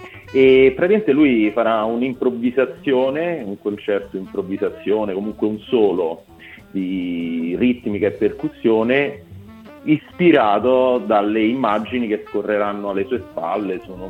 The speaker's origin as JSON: {"language": "Italian", "town": "Amelia", "region": "Umbria", "country": "Italy", "said": "Io sono originario dell'Umbria, di un paesino vicino Terni, appunto, Amelia"}